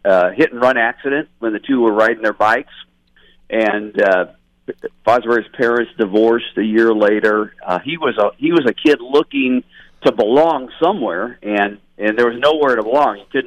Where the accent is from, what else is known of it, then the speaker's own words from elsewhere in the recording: Corvallis, Oregon, United States; Yeah, well, I grew up in Corvallis as a kid